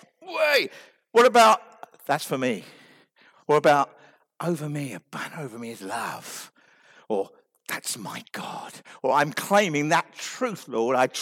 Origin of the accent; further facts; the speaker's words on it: United Kingdom; We're British, we don't shout.